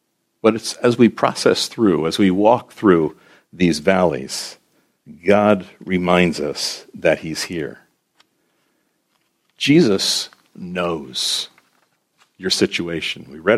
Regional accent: United States; I'm glad at that point to say, I'm an American.

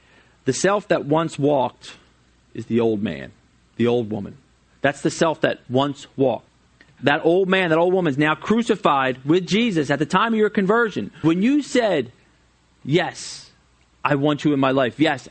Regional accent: Flowertown, United States; I was born and raised in Flowertown, which is in Montgomery County, right outside the city limits, in a family of six, pretty big family.

